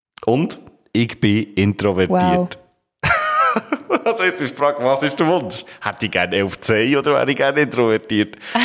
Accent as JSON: {"language": "German", "region": "Bern", "country": "Switzerland", "said": "Als Berner hast du in der Medienwelt recht viele Vorteile. Weil der Berner Dialekt wird mehr oder weniger in allen Kantonen als sympathisch wahrgenommen"}